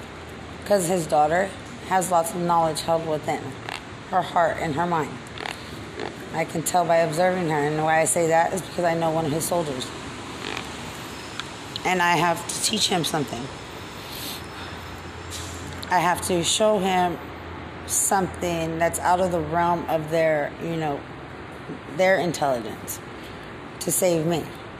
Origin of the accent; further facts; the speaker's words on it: Lubbock, Texas, United States; And I'm not from here. I'm from Lubbock. I grew up with all black people.